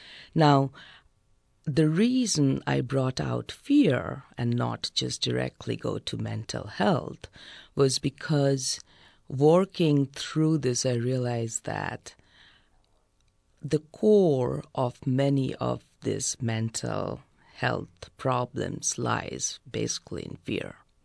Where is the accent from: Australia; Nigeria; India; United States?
India; Kolkata, West Bengal; moved away; I'm originally from India, and I spent half of my life back home in India, in Bengal, Calcutta, and the other half here.